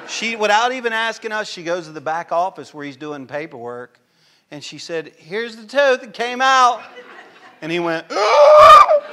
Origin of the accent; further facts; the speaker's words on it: Louisiana, United States; like I'm from Louisiana, and there's a bayou there called Bayou Self.